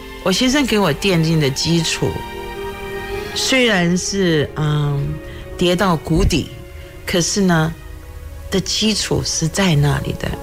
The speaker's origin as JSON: {"language": "Chinese", "country": "Taiwan", "moved": "yes", "lives_now": "United States", "said": "我觉得我们在台湾来的时候，从台湾来的都是被筛选过的"}